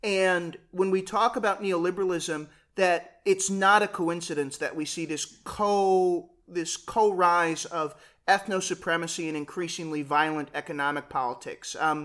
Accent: United States; So, as an American, I was trying to find a quote.

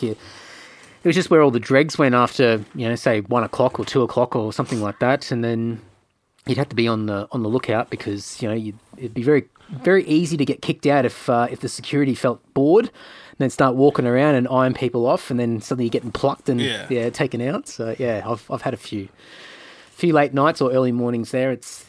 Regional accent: Brisbane, Queensland, Australia; now in Sydney, Australia; I'm originally from Brisbane, and I moved down to Sydney.

